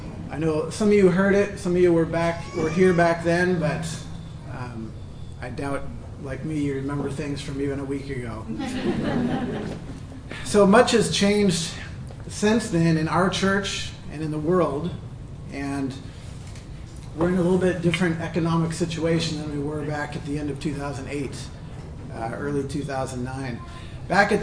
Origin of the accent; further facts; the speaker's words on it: Shoreline, Washington, United States; I grew up in Shoreline, just about 30 minutes south of here. My dad was and still is a pastor of a church, Tabernacle Baptist Church. I'm the second of eight children, so I come from a large family.